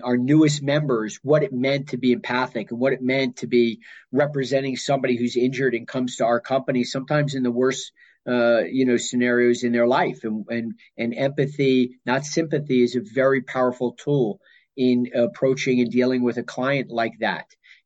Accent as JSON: {"language": "English", "town": "New Orleans", "region": "Louisiana", "country": "United States", "tie": "born or raised there", "also_born_or_lived": "New Jersey", "said": "I was originally born in New Jersey, and I moved down there in New Orleans. I was there for most of my early schoolin"}